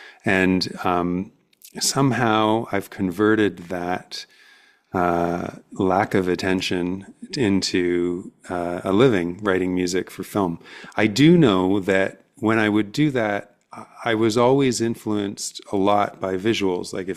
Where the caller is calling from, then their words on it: Toronto, Ontario, Canada; I am Canadian. So I'm talking to you from Toronto, Canada